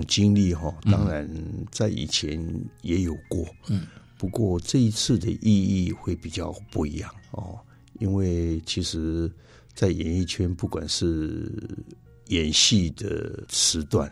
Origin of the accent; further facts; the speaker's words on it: Taichung, Taiwan; 也是我们台中人